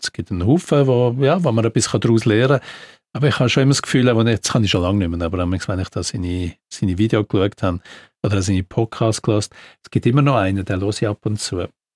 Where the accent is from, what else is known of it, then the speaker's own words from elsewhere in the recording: Zurich, Switzerland; Ja, ich bin in Zürich aufgewachsen.